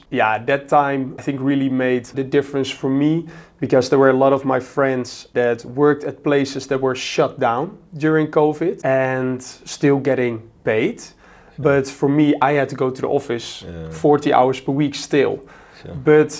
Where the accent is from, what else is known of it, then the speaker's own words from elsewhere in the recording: Netherlands; 26 years old. I'm from the Netherlands.